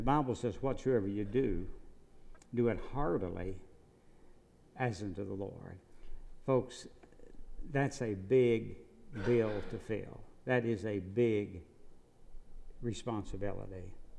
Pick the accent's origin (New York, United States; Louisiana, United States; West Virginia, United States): West Virginia, United States; Turtle Creek; When I grew up in Turtle Creek, West Virginia, some of the old folks there would say